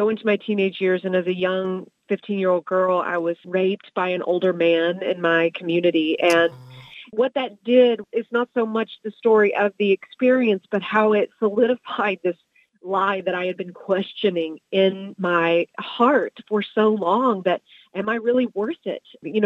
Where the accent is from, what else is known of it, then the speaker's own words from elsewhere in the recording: Texas, United States; for me, growing up in the Bible Belt of the world, East Texas, it was really easy to be a Christian.